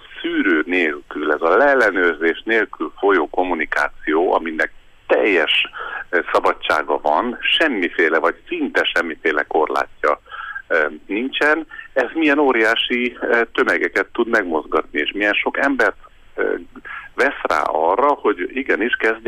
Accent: Târgu Mureș, Mureș County, Romania; annak idején gyerekkoromban a Vásárhelyen a Kornisán ott nőttem fel

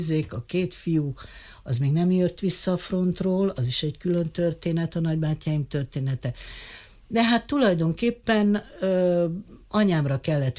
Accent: Bistrița, Bistrița-Năsăud, Romania; moved away; also born or lived in Beclean; Na, szóval tény az, hogy Betlemben születtem, de talán olyan 5 éves korom tájékában már Besztercére költöztünk.

